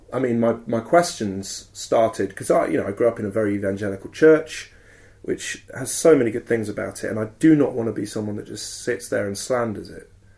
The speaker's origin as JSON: {"language": "English", "region": "England", "country": "United Kingdom", "said": "But it's still that, maybe it's a cultural thing too, being British or English more specifically."}